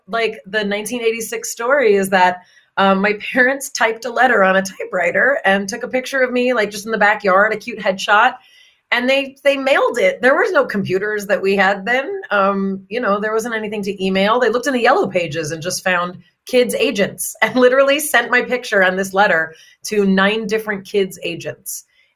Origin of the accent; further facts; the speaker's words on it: United States; first language Yiddish; English is a second language; For me, I was raised in a very colorful, you know, first generation American household. And my native language is Yiddish. That's the language of Eastern European Jews.